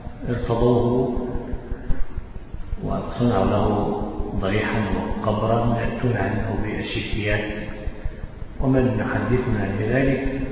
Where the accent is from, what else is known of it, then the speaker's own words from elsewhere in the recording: Egypt; تعلق عندنا في مصر الناس بقبر